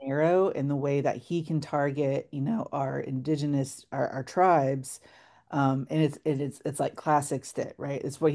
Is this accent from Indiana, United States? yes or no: no; Oklahoma, United States; in Oklahoma we definitely are, because I feel like in the past 30 years, just kind of our awareness as Indian country has really heightened. Before it was, I don't remember growing up and really knowing